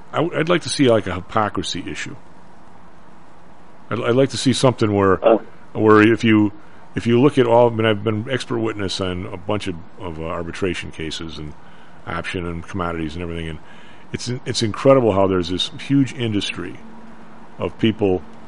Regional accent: Ireland; Because I'm Irish, I can say it?

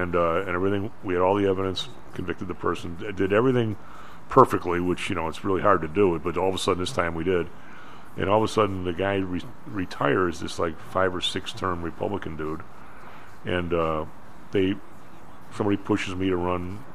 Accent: Reading, Pennsylvania, United States; I'm a Democrat. I'm from Reading, Pennsylvania.

